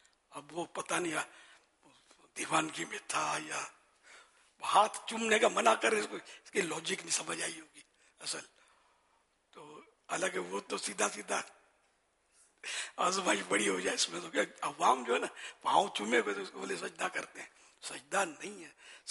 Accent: Pakistan; میں پاکستانی ہوں الحمدللہ, اور ویسے ساری دنیا میں ہم لوگ کام کرتے ہیں

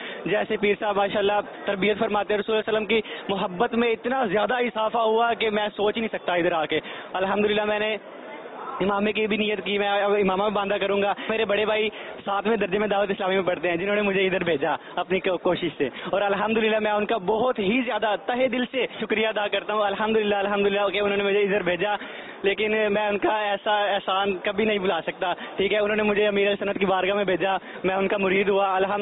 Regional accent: Lahore, Punjab, Pakistan; ماشاء اللہ میں لاہور سے آیا ہوں

